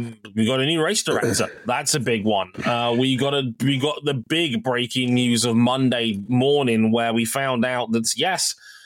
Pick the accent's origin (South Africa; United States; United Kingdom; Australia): United Kingdom; because I'm British.